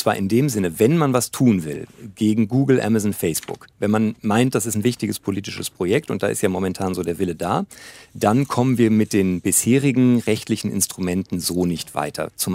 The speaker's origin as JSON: {"language": "German", "town": "Düsseldorf", "region": "North Rhine-Westphalia", "country": "Germany", "said": "Also als Düsseldorfer muss ich natürlich erstmal sagen"}